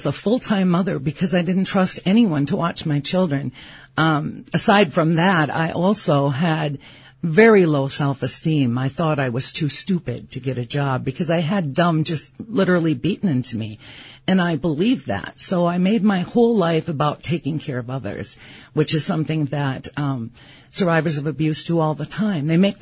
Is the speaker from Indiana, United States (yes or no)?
no; Ladysmith, Wisconsin, United States; I grew up in Ladysmith, Wisconsin.